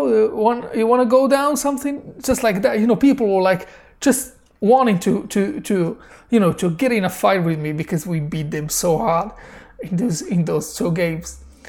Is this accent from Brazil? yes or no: no; Casablanca, Casablanca-Settat, Morocco; That game, I watched it in my hometown in Casablanca